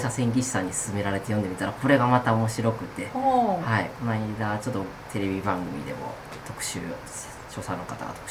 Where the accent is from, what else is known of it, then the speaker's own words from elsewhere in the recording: Kanto, Japan; 関東平野のちょうど真ん中ぐらいが私が住んでいる、あの、出身のところなんですけども